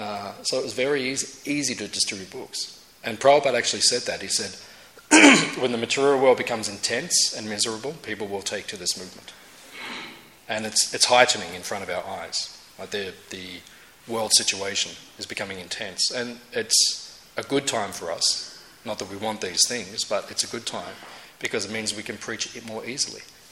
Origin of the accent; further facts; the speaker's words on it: Tasmania, Australia; I'd say, you know, excuse me, from Tasmania, from out of town, I'm from Tasmania.